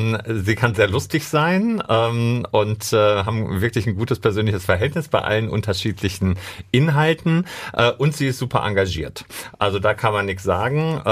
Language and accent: German; Dortmund, North Rhine-Westphalia, Germany; ich komme ja ursprünglich aus Brechten und da war tatsächlich die nächstgelegene Schule in der Nordstadt